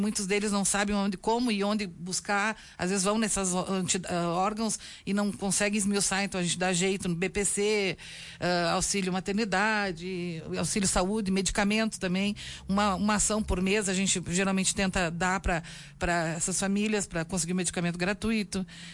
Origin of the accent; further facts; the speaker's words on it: Vacaria, Rio Grande do Sul, Brazil; voltando para minha terrinha natal, que eu tanto amo, faz 7 anos, chegando em Vacaria